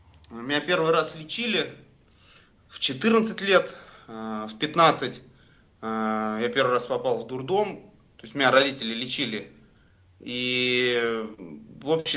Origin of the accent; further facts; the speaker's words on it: Saint Petersburg, Russia; Мне 34 года. Я родился и вырос в Санкт-Петербурге. Ну, тогда он был Ленинградом.